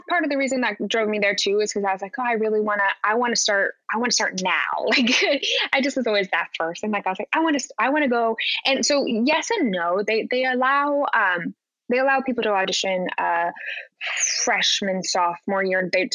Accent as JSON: {"language": "English", "town": "Park City", "region": "Utah", "country": "United States", "tie": "born or raised there", "said": "I'm from Utah, Park City, Utah. So grew up in the mountains. Not anything like New York City."}